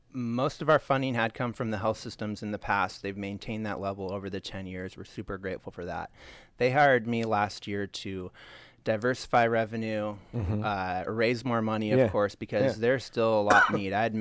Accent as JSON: {"language": "English", "town": "Gig Harbor", "region": "Washington", "country": "United States", "tie": "born or raised there", "lives_now": "Tacoma, United States", "said": "I grew up in Gig Harbor, attended Washington State University, go Cougs."}